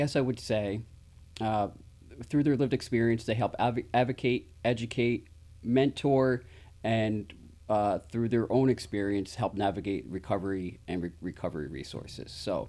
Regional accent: New York, United States; I grew up in Columbia County and history of substance use.

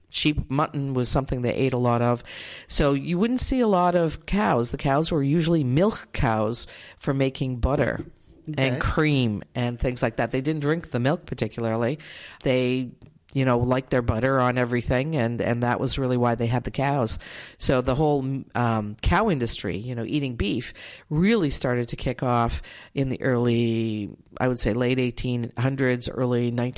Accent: Canada; Well, I'm from Canada, so it's butter.

